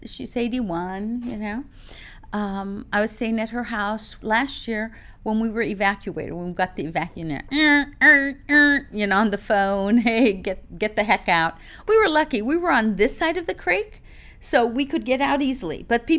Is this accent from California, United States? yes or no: yes; California, United States; Certainly, remember, this is my hometown. I've been in Orange County in all my life.